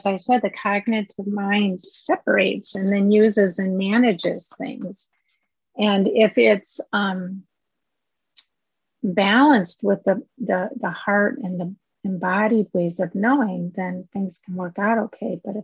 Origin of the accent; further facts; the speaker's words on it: Minnesota, United States; So I'm from Minnesota, really connect with this.